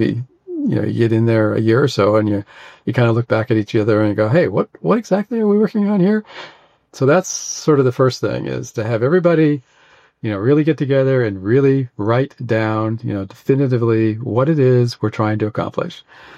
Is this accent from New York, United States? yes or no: no; Paradise, California, United States; my hometown was Paradise, California, which burnt down.